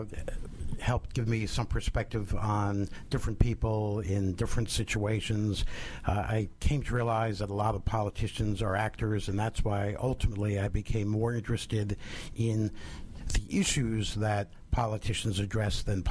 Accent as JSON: {"language": "English", "region": "New Jersey", "country": "United States"}